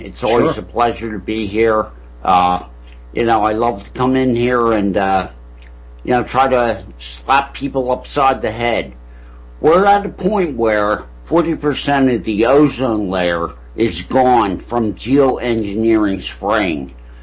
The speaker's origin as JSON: {"language": "English", "town": "Arden", "region": "Delaware", "country": "United States", "tie": "born or raised there", "said": "I grew up in Arden, Delaware"}